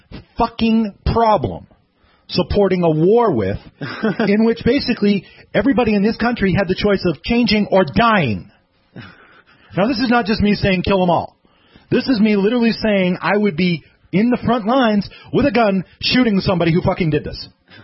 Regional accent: Ireland; I'm saying that I'm Irish. I still celebrate, I still hold a lot of Irish traditions.

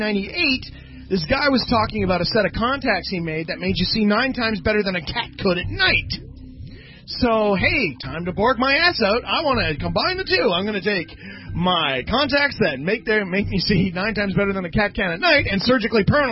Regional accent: United States; Yeah, we don't do war crimes. We're American.

